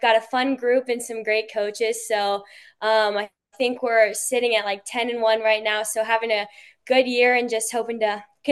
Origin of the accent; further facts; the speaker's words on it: Indiana, United States; which is so cool because like growing up in Indiana, like just a huge Hoosiers fan